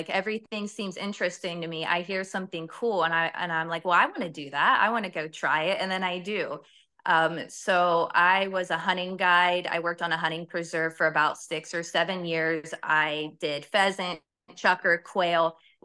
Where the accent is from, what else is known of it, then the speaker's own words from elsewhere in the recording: New Philadelphia, Ohio, United States; I'm 29. I'm from Ohio, around New Philadelphia.